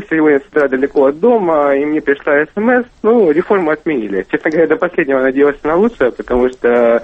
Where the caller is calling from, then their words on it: Sevastopol, Ukraine; Я из Севастополя, добрый день.